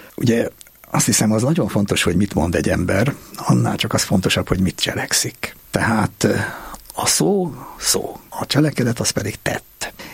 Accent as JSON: {"language": "Hungarian", "town": "Törökbálint", "region": "Pest", "country": "Hungary", "tie": "born or raised there", "also_born_or_lived": "Budatétény", "said": "Én egy Buda környéki sváb faluban nőttem föl, Török Bálinton, ahol mi csak olyan gyütmentek voltunk, mert a Jászságból kerültünk oda, mégpedig azért, mert a szüleimet elhajtotta onnan a mezőgazdaság szocialista átszervezése, és én már itt Budatétényben születtem."}